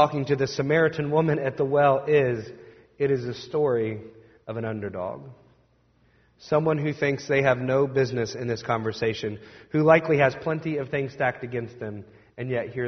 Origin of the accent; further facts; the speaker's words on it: Indiana, United States; I'm from Indiana. This is important that you hear this from someone who's authoritative.